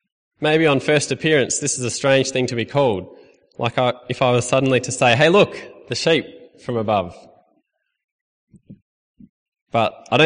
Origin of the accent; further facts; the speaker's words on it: Bendigo, Victoria, Australia; also born or lived in New South Wales; I was born in New South Wales. I grew up in Bendigo and then trekked off to Melbourne to study podiatry.